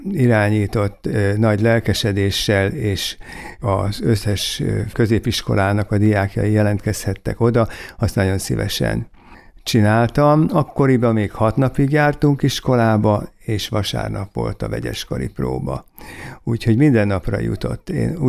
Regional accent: Kiskunfélegyháza, Bács-Kiskun, Hungary; born there; Kiskunfélegyházán születtem.

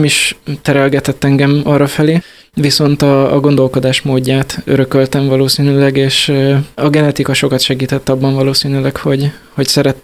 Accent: Bácsalmás, Bács-Kiskun, Hungary; now in Budapest, Hungary; Én Bácsalmásról jöttem.

